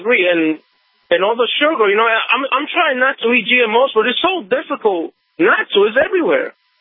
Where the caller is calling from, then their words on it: New York, United States; from New York.